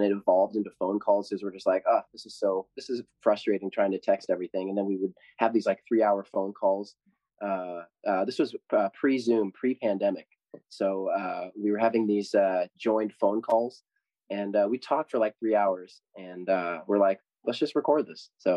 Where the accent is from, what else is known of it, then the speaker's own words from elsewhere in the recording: Pacific Northwest, United States; now in Michigan, United States; I grew up in the Pacific Northwest, but I live in the great white Michigan North these days.